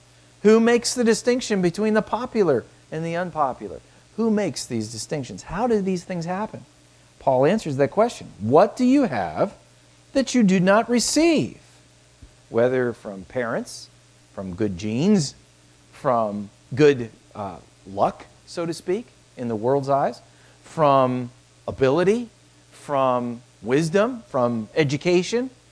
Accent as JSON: {"language": "English", "country": "United States", "tie": "born there", "said": "I have learned to thank God that I was born in America when I was, to the family I was, and to the opportunity of coming to know Christ."}